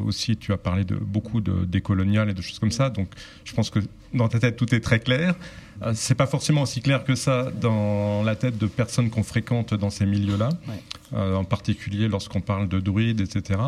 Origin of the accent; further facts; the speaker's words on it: Orléans, Centre-Val de Loire, France; born there; moi, je suis un petit peu ligérien aussi. Ouais. Je suis comme toi, ma famille vient d'une autre région, mais je suis né à Orléans. J'ai fréquenté différents lieux au bord de la Loire, dont Saint-Mars-la-Pile